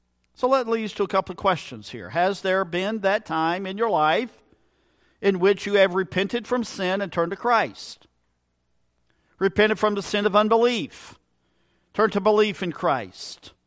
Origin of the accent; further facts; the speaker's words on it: Fayetteville, North Carolina, United States; It would be like me growing up on East Fayetteville out towards Vander. And when I grew up, Hope Mills was known as simply this, Hopeless Mills.